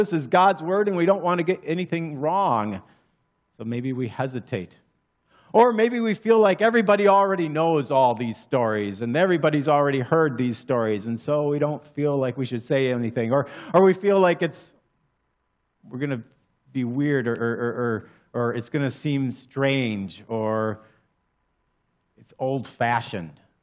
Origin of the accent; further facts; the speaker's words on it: Texas, United States; I grew up in West Texas, and when I was going to school up here, I helped out at a number of different churches